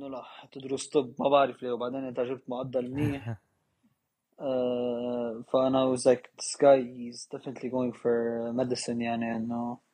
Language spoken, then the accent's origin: Arabic; Syria; ما تنسى قدين احنا سوري بس نحن بايج وبكوميونتي بتقدر تقول شوي متعب وتوكسيك